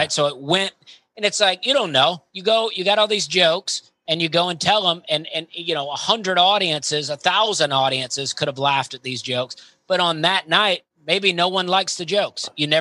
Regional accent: Alabama, United States; moved away as an adult; now in Charleston, United States; I grew up in Alabama and moved to Charleston, South Carolina

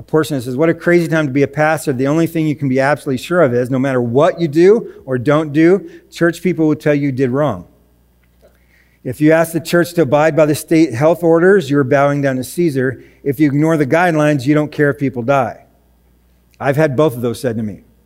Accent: Arizona, United States; but I take pride in the fact that I'm from Arizona.

